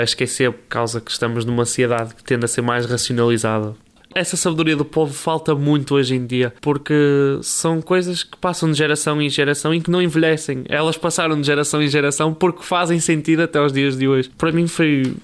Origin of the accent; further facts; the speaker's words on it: Porto, Portugal; tenho 20 anos, sou do Porto